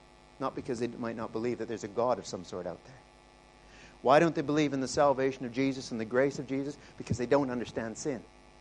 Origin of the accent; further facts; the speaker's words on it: Canada; I'm almost South African. I'm Canadian.